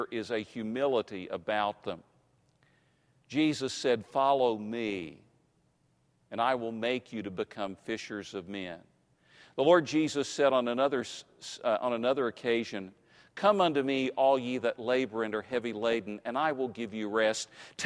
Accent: United States; born there; God, I'm here because I was born in America. I wasn't born in one of those foreign third world countries. I wasn't born in Zambia. I was born in America.

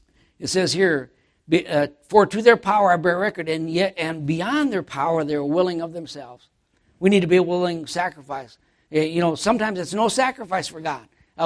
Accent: Minneapolis, Minnesota, United States; I'm from Minnesota, and he lived in Minneapolis. And my uncle, when I was a kid, in high school, I lived in Minneapolis also, but then my dad bought a farm.

